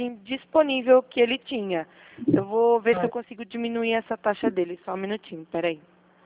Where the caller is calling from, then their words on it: Piracicaba, São Paulo, Brazil; Eu sou da Central. Eu estou falando daqui de Piracicaba.